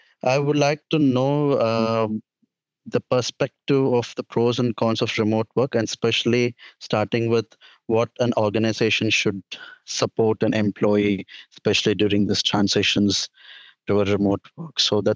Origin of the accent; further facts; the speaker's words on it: India; English is a second language; now in Gothenburg, Sweden; I'm originally from India. I've been living here in Gothenburg past 8 years.